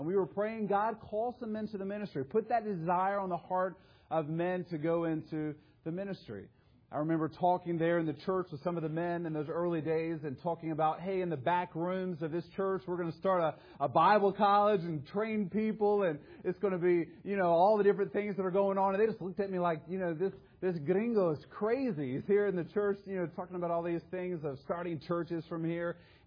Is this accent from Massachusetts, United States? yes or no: no; Georgia, United States; Well, I don't know if it's because I speak Spanish or because I'm from Georgia that the pastor said several things I said.